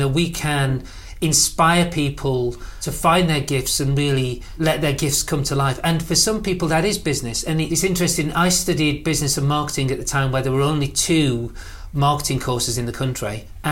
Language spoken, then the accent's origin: English; Sheffield, Yorkshire and the Humber, United Kingdom; I'm from Sheffield. My dad worked in the steelworks. He was from an engineering background.